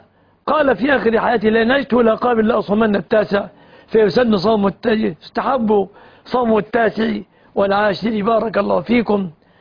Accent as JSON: {"language": "Arabic", "country": "Egypt"}